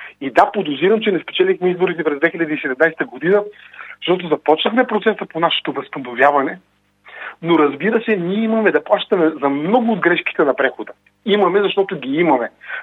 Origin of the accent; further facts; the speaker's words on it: Plovdiv, Plovdiv Province, Bulgaria; И понеже аз съм от Пловдив, наясно съм в състоянието на пловдивската организация